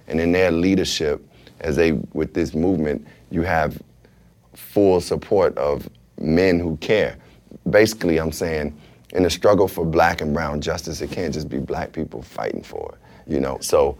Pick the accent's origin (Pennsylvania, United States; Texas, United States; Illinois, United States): Illinois, United States; Chicago; See, I come from the South Side of Chicago. I see the poverty.